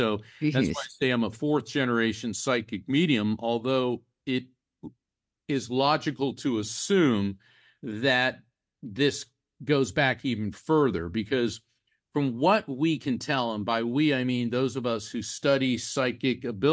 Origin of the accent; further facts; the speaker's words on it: Orlando, Florida, United States; also born or lived in New Jersey; I was born in North New Jersey, but my dad got a job in aerospace, so we had to move to the Orlando area.